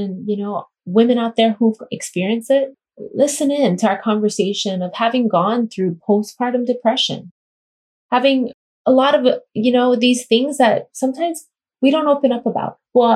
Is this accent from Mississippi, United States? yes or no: no; Kona, Hawaii, United States; So as you know, I'm from Kona. That's where my company Fuse Hawaii, born and raised.